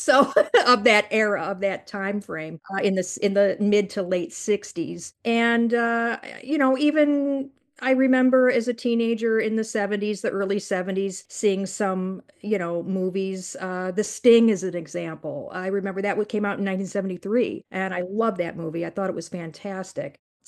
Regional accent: Glenview, Illinois, United States; also born or lived in Chicago; I grew up in the Chicagoland area. I was born in Chicago and raised in a suburb called Glenview.

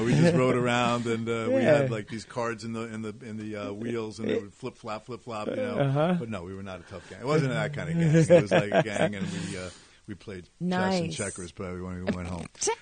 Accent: Brooklyn, New York, United States; It's funny, when I was younger, growing up in Brooklyn, you know, there were these things called mopeds.

